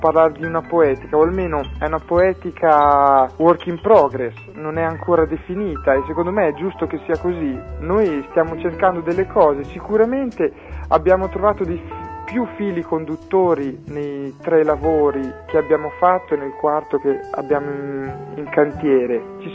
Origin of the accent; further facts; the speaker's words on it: Emilia-Romagna, Italy; io sono romagnolo